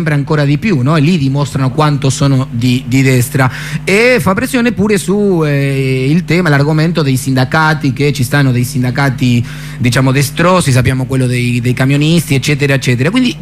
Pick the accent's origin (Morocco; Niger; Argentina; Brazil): Argentina; Italian is a second language; now in Rome, Italy; da argentino a Roma